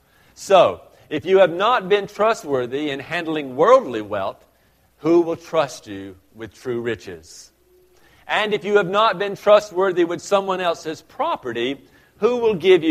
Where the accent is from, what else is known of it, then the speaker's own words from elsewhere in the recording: the South, United States; I'm from the South. People can't say that real well.